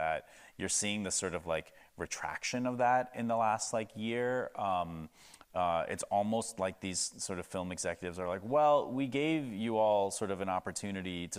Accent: Cincinnati, Ohio, United States; I grew up in Cincinnati, Ohio, and if you're just a kid from Ohio, just like a white kid from Ohio, and you just sort of live in your little bubble

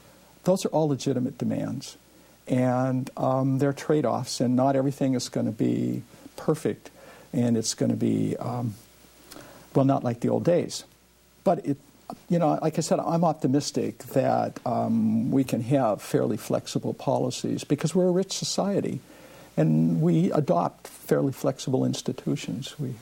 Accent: Montana, United States; You know, I grew up in Montana. I'm from a rural area. I'm not a city person

